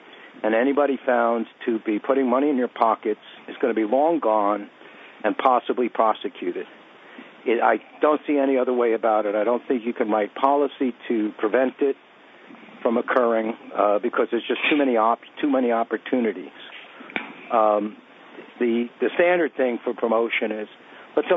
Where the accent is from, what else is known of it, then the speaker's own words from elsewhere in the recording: New York City, New York, United States; I grew up in Coney Island, so it's kind of like a freak show or a carnival thing or a ride.